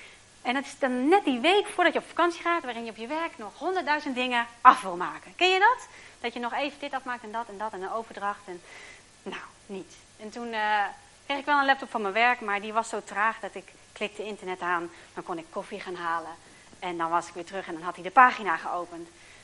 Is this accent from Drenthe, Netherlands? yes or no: yes; De Wijk, Drenthe, Netherlands; En wij komen uit De Wijk. Dat ligt bij Meppel in de buurt.